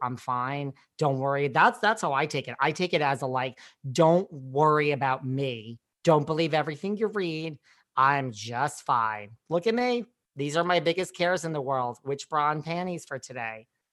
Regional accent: New York, United States; Now, listen, I mean, I'm from New York

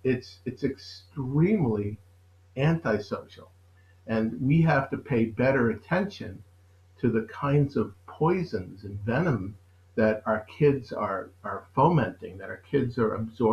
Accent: United States; because of my belief system or because I'm American, they don't

